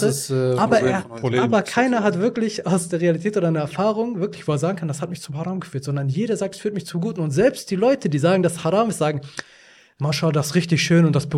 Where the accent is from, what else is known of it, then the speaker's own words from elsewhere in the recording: Afghanistan; Ich bin ursprünglich Afghane.